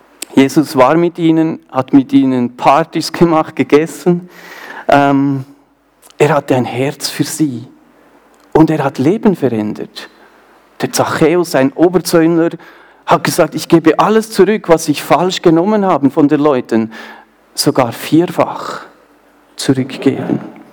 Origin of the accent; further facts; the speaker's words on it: Bern, Switzerland; accent: Bernese; Ich komme aus dem Emmental. Das heißt, ihr hört das vielleicht so, die Schweizer, dass ich da Berner Dialekt in mein Hochdeutsch reinbringe.